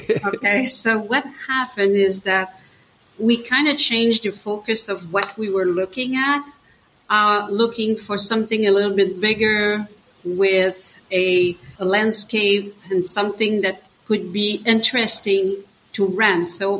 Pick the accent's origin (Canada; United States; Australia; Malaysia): Canada; Quebec; born there; English is a second language; I was born in Eastern Canada, in Quebec.